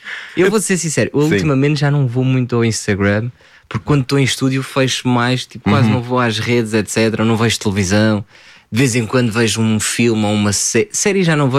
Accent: Lisbon, Portugal; also born or lived in France; Os meus, claro, pais, origem portuguesa, eu nasci em França, bebi muito da cultura francesa, gastronomia, filmes, música, nasci com isso. Depois regressei para Portugal, mas mantive sempre o francês. Estudei no Liceu Francês em Lisboa, misturamos em casa francês e português.

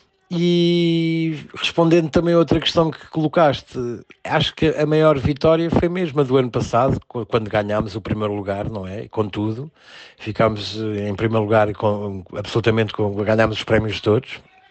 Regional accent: Lisbon, Portugal; sou nascido e criado em Lisboa, sou alfacinha de gema, como se costuma dizer.

